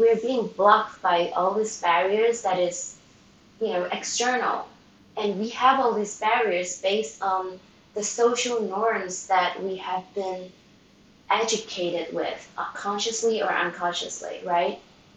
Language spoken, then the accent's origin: English; Malaysia; now in Sweden; I'm not Swedish. I came from Malaysia, moved to Sweden for 21 years ago. I actually live in Sweden more than the years I live in Malaysia.